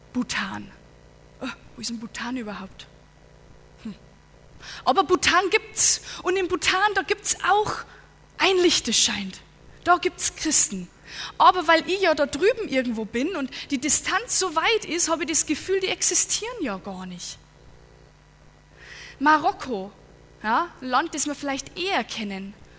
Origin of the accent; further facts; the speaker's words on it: Dickendorf, Rhineland-Palatinate, Germany; Ich weiß nicht, ich komme aus Dickendorf, ja.